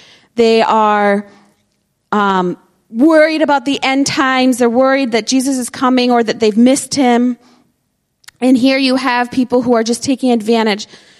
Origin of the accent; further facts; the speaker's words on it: United States; Especially as an American, we're all about our rights.